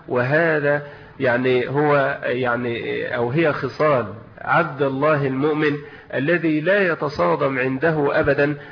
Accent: Egypt; طبعا احنا عندنا في مصر مهما يعني الشمس تزيد فالامر ايه؟ محتمل واعتاده الايه؟ الناس. وبيبقى الصيف عندنا ربيع بالنسبة لايه؟ لدول اخرى تتعدى وتتخطى فيها درجات الحرارة 47 و48

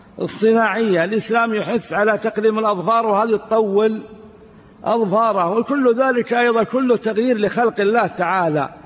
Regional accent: Najd, Saudi Arabia; في شايب عندنا في نجد

